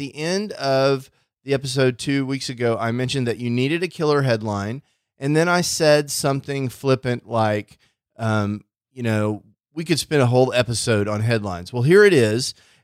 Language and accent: English; Texas, United States; We're from Texas. We're flatlanders, so we're not used to all these amazing mountains.